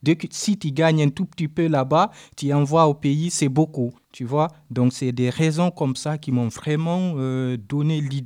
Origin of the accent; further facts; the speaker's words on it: Conakry, Guinea; moi, je suis né à Conakry et grandi dans une commune qu'on appelle Ratoma. Et cette commune, c'est une commune de la banlieue où il y a beaucoup de violence.